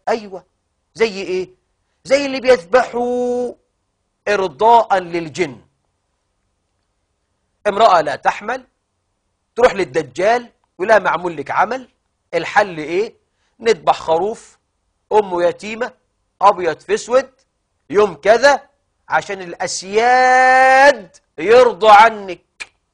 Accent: Egypt; ايه اللي جاب قدم النبي عندنا في مصر

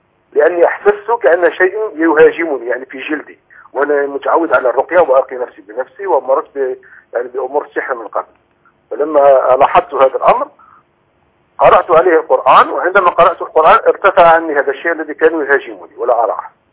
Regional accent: Algeria; لما رجعت هنا للجزائر، كنت مغترب لمده طويله

